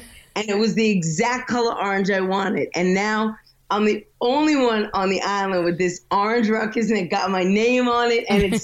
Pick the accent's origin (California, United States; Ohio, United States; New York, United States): New York, United States; Listen, so I'm from New York, where everything, we don't fucking believe in anything.